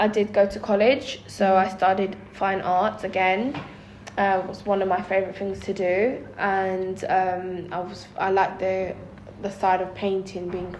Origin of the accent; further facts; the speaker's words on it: Tottenham, London, United Kingdom; I grew up in Tottenham, so where West Green is, around that area.